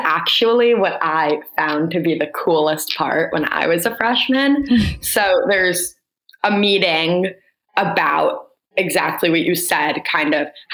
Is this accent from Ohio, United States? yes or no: no; New York City, New York, United States; I am from New York City, born and raised.